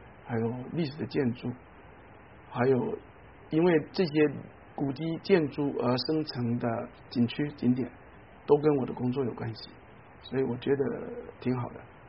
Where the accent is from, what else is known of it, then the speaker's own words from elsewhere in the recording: Taiwan; now in Nanjing, China; 我们小时候在台湾学过朱自清的背影